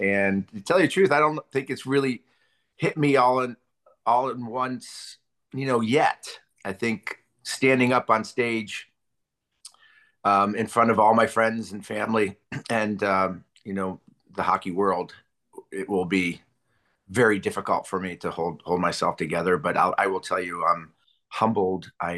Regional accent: East Coast, United States; And growing up on the East Coast was really fortunate for me.

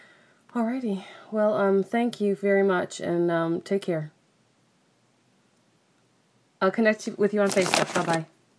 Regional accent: New York, United States; now in South Carolina, United States; I was here in South Carolina. I'm from New York, Westchester County, right outside of the city.

